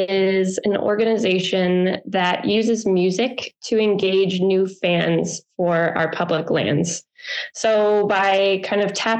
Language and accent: English; Connecticut, United States; So growing up in Connecticut, I know someone's first impression of Connecticut is probably like Greenwich